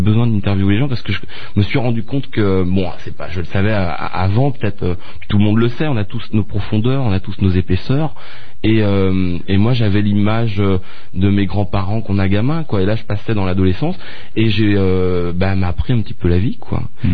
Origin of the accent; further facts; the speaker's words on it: Landivy, Pays de la Loire, France; moi quand j'étais petit, on habitait à Landivy, il y avait qu'une heure, mais c'était déjà loin.